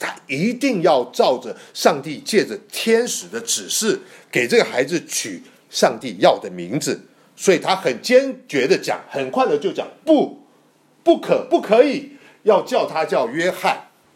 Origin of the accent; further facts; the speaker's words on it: China; 取名字就像我们中国人一样